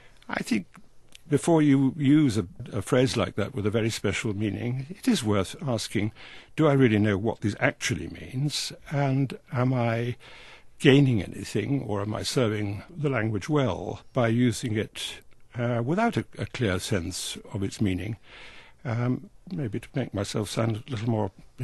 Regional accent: Scotland, United Kingdom; And by the way, I'm not English, I'm a Scotsman.

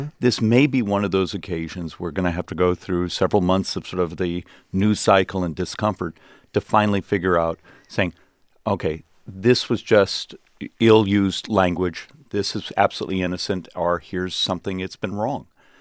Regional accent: Arizona, United States; are at 6 a.m. and I'm from Arizona

